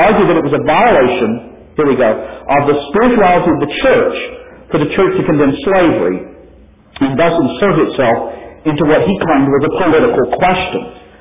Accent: Mississippi, United States; I'm from Mississippi, so don't try to tell me anything about, oh, don't you realize the South?

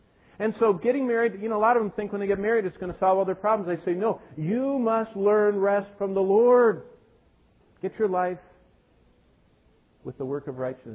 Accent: Michigan, United States; I grew up here in Michigan. I remember the first Myers.

